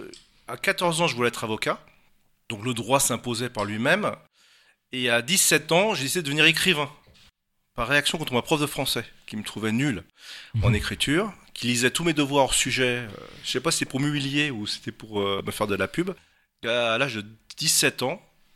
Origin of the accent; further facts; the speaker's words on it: Paris, Île-de-France, France; born there; Mes racines sont aujourd'hui françaises, je suis né à Paris, dans le 15e arrondissement. Je suis très français